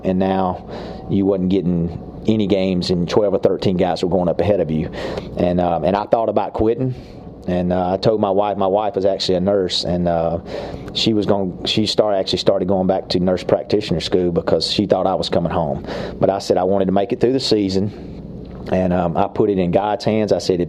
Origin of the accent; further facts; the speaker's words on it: McComb, Mississippi, United States; also born or lived in Brookhaven; I was born in Brookhaven, Mississippi, and I lived in Macomb. My daddy was in the military, and I lived in Macomb, Mississippi for about 12 years.